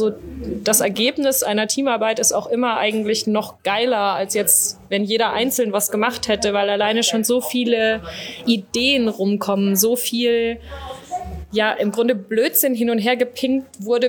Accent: Düsseldorf, North Rhine-Westphalia, Germany; born there

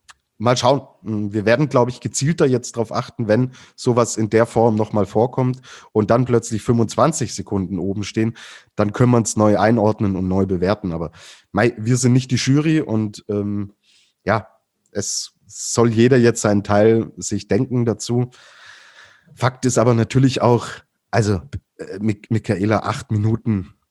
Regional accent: Swabia, Germany; ich komme ja aus dem Schwäbischen und bei uns gibt es das schöne Geschmäckle

